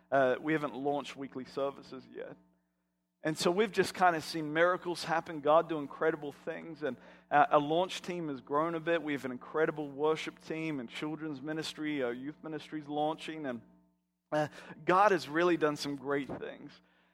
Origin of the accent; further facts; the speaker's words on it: Australia; also born or lived in New Zealand; now in United States; Well, I'm originally from Australia. Actually, I was born in New Zealand, grew up in Australia, and I'm now in America.